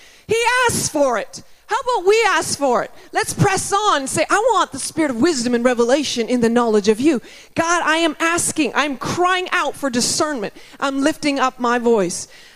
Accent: Canada; I'm just being too Canadian.

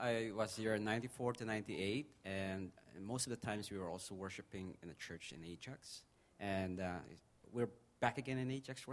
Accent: Philippines; now in Canada; Philippines.

